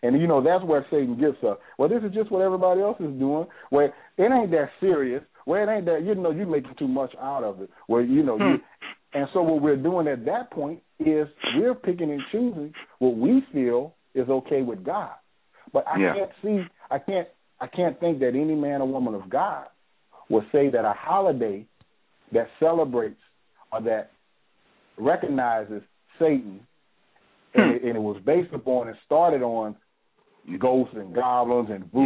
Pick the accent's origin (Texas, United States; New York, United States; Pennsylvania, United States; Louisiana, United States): Louisiana, United States; New Orleans; I'm from Louisiana. I'm from New Orleans. Born in New Orleans, raised in Louisiana. My daddy's from New Orleans.